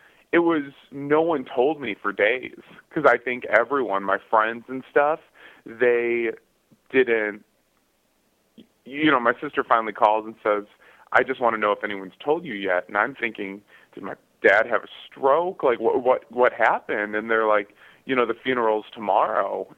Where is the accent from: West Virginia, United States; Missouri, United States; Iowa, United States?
West Virginia, United States; Wheeling; moved away; I'm from Wheeling. I lived there 10 years ago.